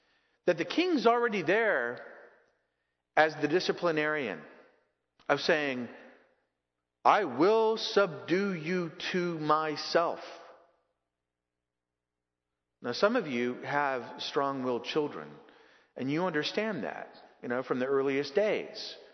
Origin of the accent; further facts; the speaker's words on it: California, United States; now in Maryland, United States; And I came from Southern California, 18 inches of rain a year.